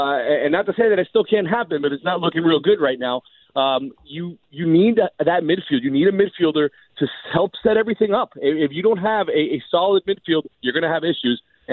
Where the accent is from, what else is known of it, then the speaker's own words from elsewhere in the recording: Miami, Florida, United States; it's, Miami's my hometown, and I'm always going to root for their teams